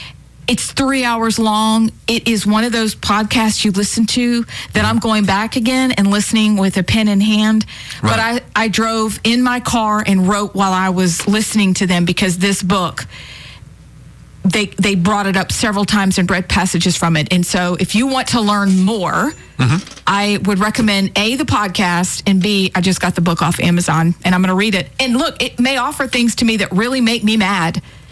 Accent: the South, United States; We are from the South.

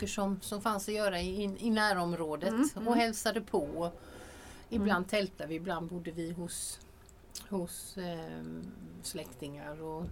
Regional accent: Halland County, Sweden; Jag är barnsligt förtjust i Halland.

